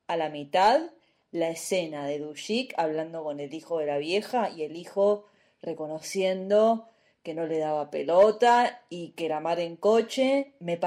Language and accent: Spanish; Argentina; nosotros que somos de Argentina